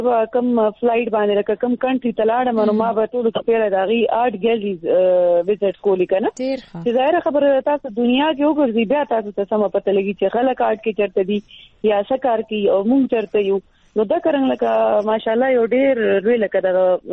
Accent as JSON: {"language": "Pashto", "town": "Peshawar", "region": "Khyber Pakhtunkhwa", "country": "Pakistan", "tie": "born or raised there", "also_born_or_lived": "Ziarat Kaka Sahib", "said": "خو موږ شروع نه په پېښور کې سیټل دی. نو ما چې کوم د سټارټ ایجوکیشن دی هغه ما ټول د پېښور نه کړی وي."}